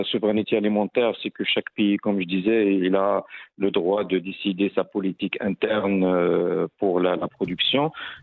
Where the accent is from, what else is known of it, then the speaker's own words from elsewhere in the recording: Morocco; je viens du Maroc.